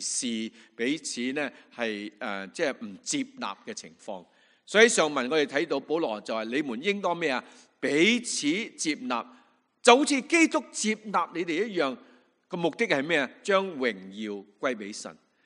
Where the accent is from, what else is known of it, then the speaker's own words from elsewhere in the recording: China; 有些我们在香港来的，我甚至在大陆来的